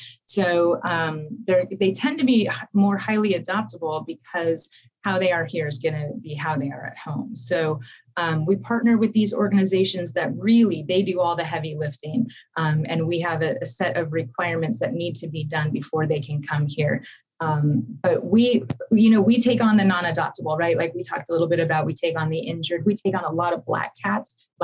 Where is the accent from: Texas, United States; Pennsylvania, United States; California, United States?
California, United States; And I grew up in Ventura County and I'd moved away for a while. And I knew I was going to be moving back.